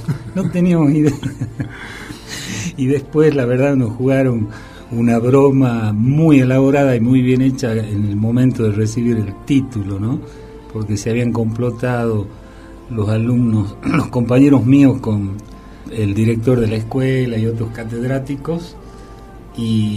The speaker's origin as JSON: {"language": "Spanish", "town": "San Salvador de Jujuy", "region": "Jujuy", "country": "Argentina", "tie": "born or raised there", "said": "Acá nací en San Salvador de Jujuy, en Cuyaya. Soy de Cuyaya. Nací en mi casa."}